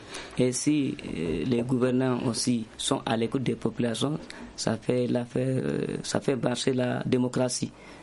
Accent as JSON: {"language": "French", "town": "Sidibela", "region": "Kayes", "country": "Mali", "tie": "born or raised there", "said": "j'ai fait mon enfance dans la région des Kayes, je suis de Sidibéla précisément, dans le cercle de Baflabé. Et j'ai fait toute mon enfance entre Kaï et Bamako par train."}